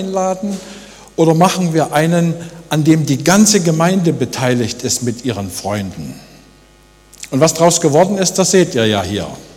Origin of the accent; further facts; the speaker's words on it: East Germany, Germany; ich bin in der DDR aufgewachsen